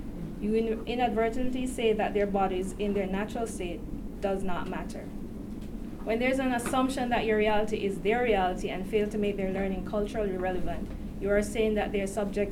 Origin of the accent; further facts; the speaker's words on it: Jamaica; moved away as an adult; also born or lived in United States; I am an immigrant. I was born in the States but raised in Jamaica. I did my first degree there. I came to this country 10 years ago.